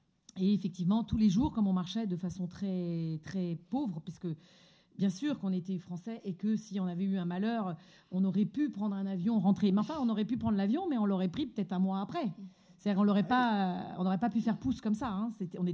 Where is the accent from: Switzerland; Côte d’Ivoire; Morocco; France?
France; Paris, Île-de-France; parce que moi, j'ai grandi à Paris